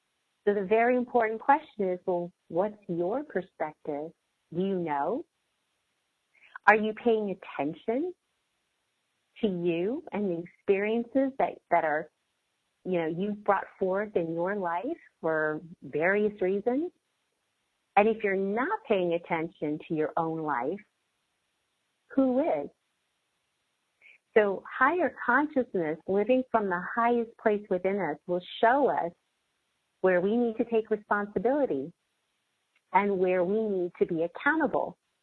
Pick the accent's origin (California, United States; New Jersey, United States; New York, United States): California, United States; Los Angeles; even though I'm from Los Angeles, like, people might say, well, yeah, but how is it a new reality, because you're just coming back to where you're from? Well, I am, but I'm coming back. You know, I left California as one version of me